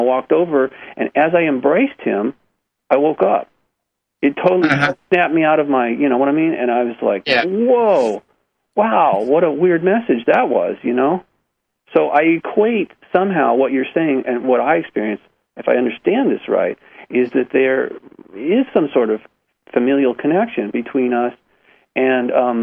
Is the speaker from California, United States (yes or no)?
yes; Malibu, California, United States; I was standing on the driveway back where I grew up, on the house where I grew up in Malibu